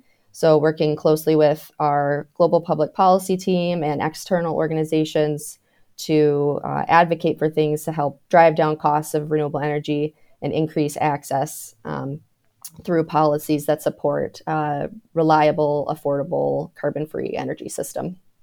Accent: Michigan, United States; I grew up in Michigan. My background is in environmental engineering.

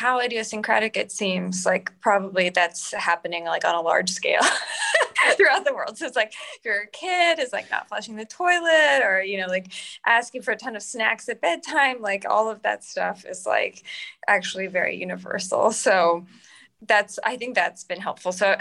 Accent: Texas, United States; also born or lived in Boston; You know, I'm from Texas. I had been in Boston and I thought like Boston, New York, same thing.

